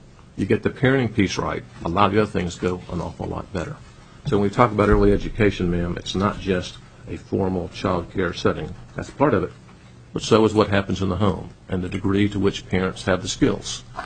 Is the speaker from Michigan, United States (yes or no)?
no; Aiken, South Carolina, United States; When I was growing up in Aiken, South Carolina, my competition for future jobs was other places in the Carolinas, along the eastern seaboard, maybe out to Mississippi.